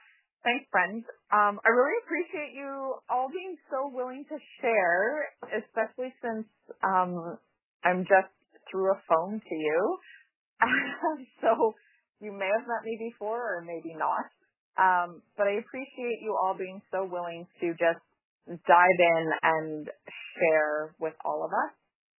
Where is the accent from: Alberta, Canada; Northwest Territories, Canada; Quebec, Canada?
Northwest Territories, Canada; Yellowknife; I'm from Yellowknife.